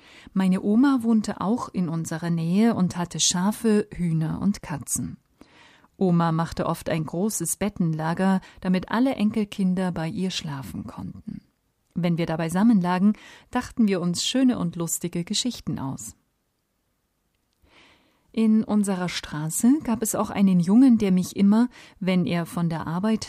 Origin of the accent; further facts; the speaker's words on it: Izmir, İzmir, Turkey; Ich bin in der Türkei geboren und lebte dort mit Mama, Papa, meiner kleinen Schwester Selime und meinem großen Bruder Ufuk in Izmir, in einem kleinen Häuschen mit 2 Zimmern, einer Küche und einem Klo.